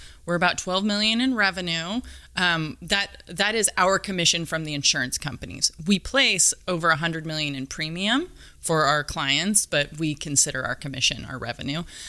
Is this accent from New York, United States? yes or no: no; Chico, California, United States; I grew up in the Chico area